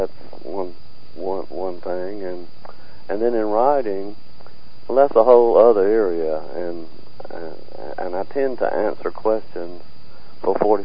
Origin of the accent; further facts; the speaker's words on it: South Carolina, United States; also born or lived in Athens, Georgia; Well, I was born in upcountry South Carolina, and I've taught at the University of Georgia since 1970.